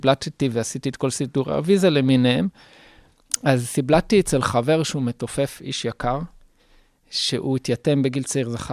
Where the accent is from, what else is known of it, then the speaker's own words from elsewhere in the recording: Jerusalem, Jerusalem District, Israel; אני ירושלמי, מוזיקה ירושלמי